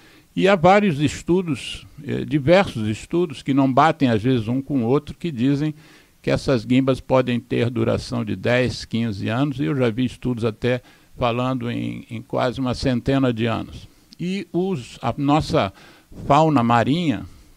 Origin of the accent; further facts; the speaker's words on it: Rio de Janeiro, Brazil; a Praia do Leblon, que é o bairro onde eu resido, onde eu nasci e resido.